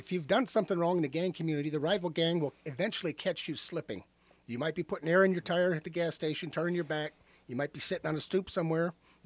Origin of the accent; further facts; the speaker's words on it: Hammond, United States; I grew up in Hammond as a kid.